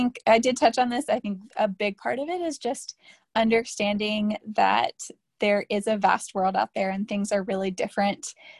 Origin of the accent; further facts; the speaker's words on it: North Carolina, United States; So I am originally from the Outer Banks of North Carolina. I went to UNC for undergrad and didn't really know what I was going to do with myself after college.